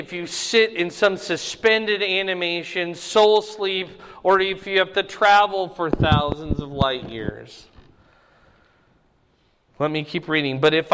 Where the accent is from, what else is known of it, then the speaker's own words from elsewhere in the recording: Iowa, United States; Ain't, if I can use the word, I'm from Iowa, I can do so.